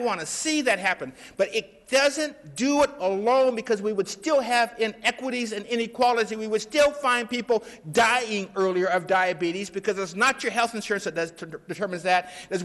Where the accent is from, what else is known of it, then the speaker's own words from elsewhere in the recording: Spokane, Washington, United States; I grew up in Spokane where if my neighborhood had fallen off the planet, they would probably had a celebration.